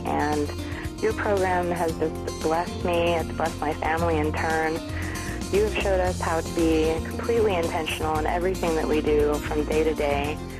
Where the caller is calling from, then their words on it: Alaska, United States; Hi, Randy. … I'm calling from Alaska.